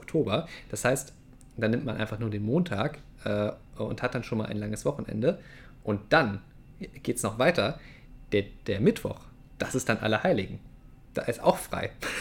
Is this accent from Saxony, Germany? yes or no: yes; Saxony, Germany; now in North Rhine-Westphalia, Germany; ich komme ja aus Sachsen ursprünglich, da ist das auf jeden Fall ein Feiertag.